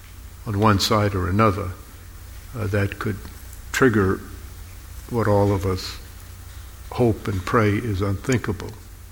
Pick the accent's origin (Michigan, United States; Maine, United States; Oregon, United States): Maine, United States; I had the privilege of serving as a federal district court judge in my home state of Maine.